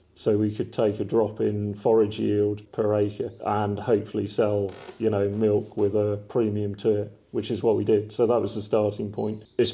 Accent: Exmoor, South West England, United Kingdom; I was brought up on Exmoor.

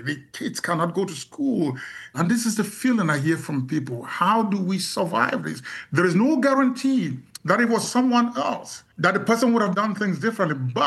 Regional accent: Cameroon; moved away as an adult; now in United States; So I see the fact that they don't have some of the opportunities I had growing up in Cameroon. I went to undergraduate in Cameroon. I did my schooling until I came to the U.S. for grad school in Cameroon.

